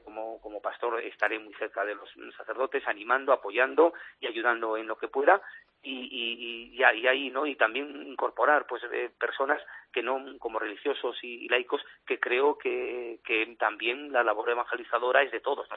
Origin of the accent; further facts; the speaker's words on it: Castile and León, Spain; de las novenas a la Virgen de Nieva, la patrona de mi pueblo, el mes de mayo